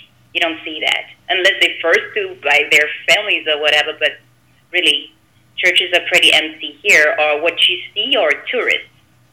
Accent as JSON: {"language": "English", "country": "France", "tie": "born or raised there", "said": "I grew up in France and actually attended a Catholic school, and growing up, like, everybody around me was really, you know, into Christianity, was, you know, a believer."}